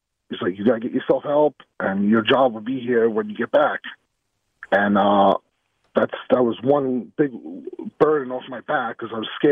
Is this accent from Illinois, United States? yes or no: no; New York, United States; I'm from New York. It wasn't much help here.